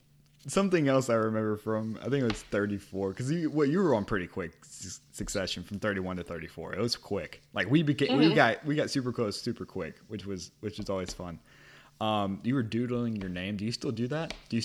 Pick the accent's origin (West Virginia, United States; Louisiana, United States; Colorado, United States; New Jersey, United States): Louisiana, United States; You don't even, half the people don't know I'm from Louisiana unless I talk about it.